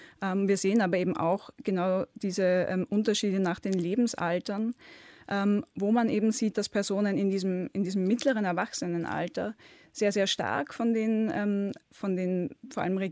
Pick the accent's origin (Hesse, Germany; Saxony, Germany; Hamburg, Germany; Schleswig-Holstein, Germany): Hesse, Germany; Das heißt, in Hessen, wo ich herkomme, mussten die Tafeln zum Beispiel schließen